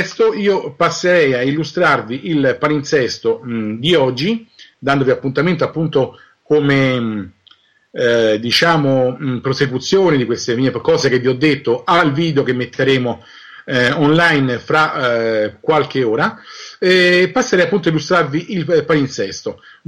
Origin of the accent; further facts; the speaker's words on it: Rome, Lazio, Italy; a me un po' da romano mi sembra una cosa da dirvi, da sottolinearvi, perché io questa città è dove vivo